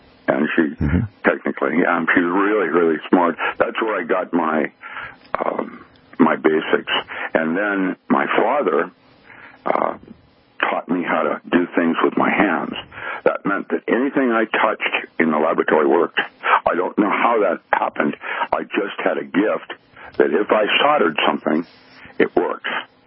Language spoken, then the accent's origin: English; Philippines; That's why I grew up in the Philippines.